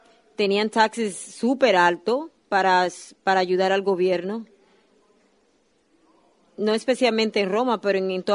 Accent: Puerto Rico; yo sé que ahora que soy un ciudadano de Dios, antes de ser un puertorriqueño o ser un ciudadano de los Estados Unidos, yo soy un ciudadano en el reino de Dios

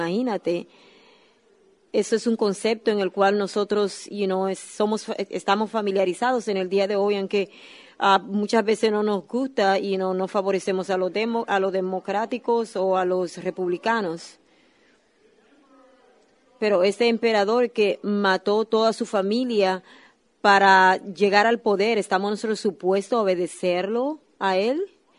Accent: Puerto Rico; yo sé que ahora que soy un ciudadano de Dios, antes de ser un puertorriqueño o ser un ciudadano de los Estados Unidos, yo soy un ciudadano en el reino de Dios

